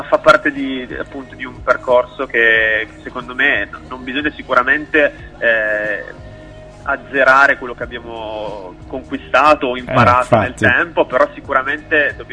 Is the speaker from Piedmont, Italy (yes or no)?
yes; Mondovì, Piedmont, Italy; vengo da Mondovì, provincia di Cuneo